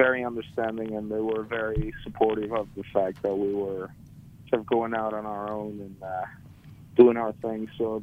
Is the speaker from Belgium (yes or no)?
no; Venezuela; moved away as an adult; now in New Orleans, United States; I'm born and raised in Venezuela, but faith brought me to New Orleans about 15 years ago.